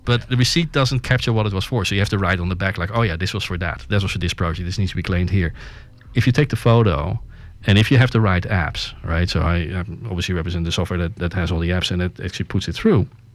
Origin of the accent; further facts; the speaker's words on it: Netherlands; I told you I was from the Netherlands, and I told you how we think about money.